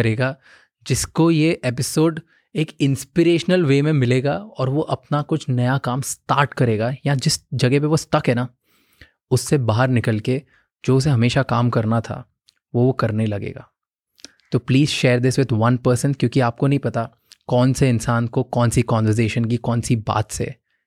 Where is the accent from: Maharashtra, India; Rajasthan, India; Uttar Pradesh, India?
Maharashtra, India; Mumbai; मैं बॉम्बे से हूँ, तो बॉम्बे में बहुत गड्ढे हैं